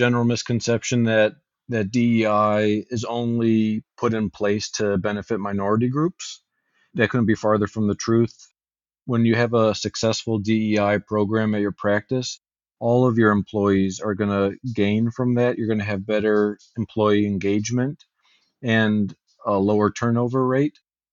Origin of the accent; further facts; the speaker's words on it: Michigan, United States; now in Lexington, United States; I'm originally from Michigan.